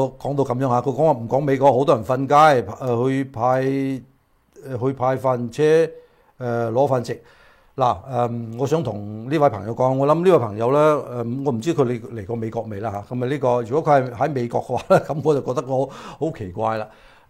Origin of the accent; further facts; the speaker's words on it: China; 我因為我哋中國人勤勞啊嘛，係嘛？